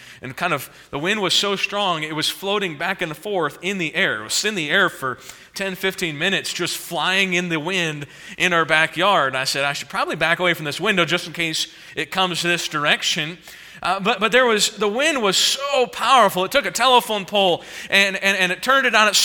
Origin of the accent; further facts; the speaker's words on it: Indiana, United States; also born or lived in Belize; we had a little 20-acre lake we'd go fishing on growing up in Indiana outside of Chicago.